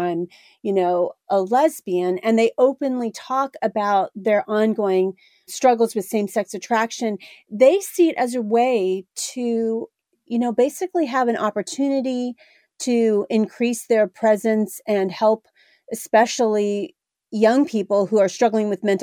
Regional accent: California, United States; now in Southern United States, United States; I moved from California to the South. There's nothing more different than that. And the way they do church here compared to the way they do church where I was from is completely different.

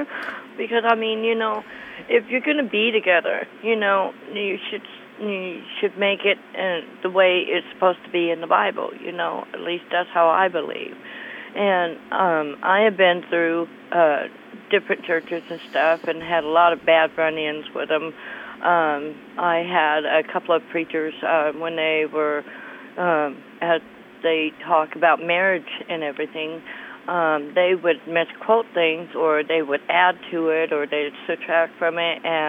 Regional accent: Missouri, United States; when I was growing up, I grew up in Missouri, and I was always taught that when you lay with someone, you're married with them

